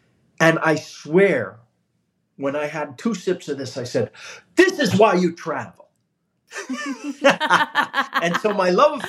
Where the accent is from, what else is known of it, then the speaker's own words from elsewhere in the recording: Bronx, New York, United States; also born or lived in Queens; I was, I grew up in the Bronx until I was about nine. Then we moved to a suburb of New York, and I was born in Queens. I have no memory of that.